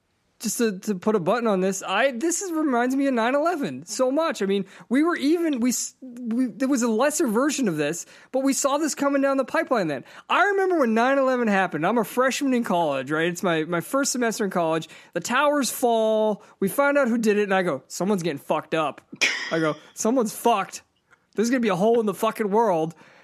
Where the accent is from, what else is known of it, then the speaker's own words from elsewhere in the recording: Boston, Massachusetts, United States; and yes, I am going there because I'm from Boston.